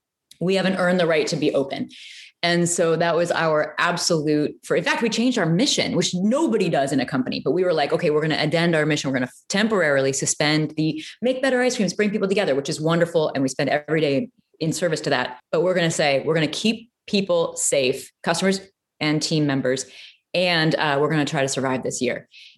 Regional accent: Peoria, Illinois, United States; But I grew up in Peoria, Illinois.

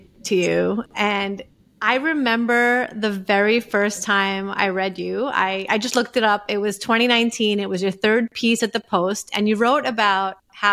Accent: New York, United States; No, it wasn't. I grew up in New York. No, it was not.

